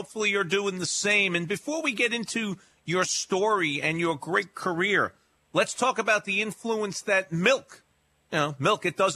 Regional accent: New York, United States; Because I grew up in New York and I never saw a milkman.

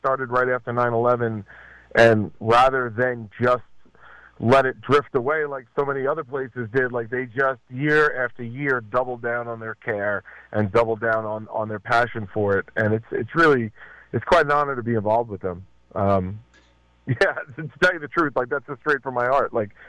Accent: Staten Island, New York, United States; Well, look, man, when I grew up on Staten Island, like, it's not the same anymore.

